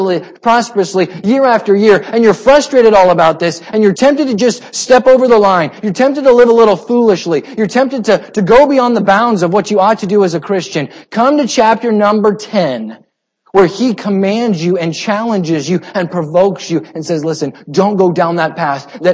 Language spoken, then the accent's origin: English; Iowa, United States; I grew up in Iowa. I had relatives that had hog confinements.